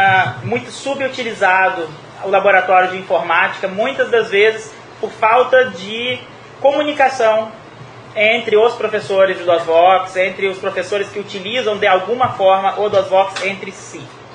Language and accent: Portuguese; Campos, Rio de Janeiro, Brazil; da cidade de Campos, que é a cidade onde eu nasci, cresci e trabalhei a maioria do tempo da minha vida, no Rio de Janeiro